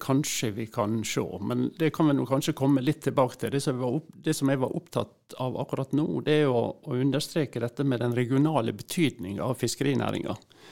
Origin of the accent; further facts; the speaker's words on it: Møre og Romsdal, Norway; utifra et politisk ståsted och som sunnmøring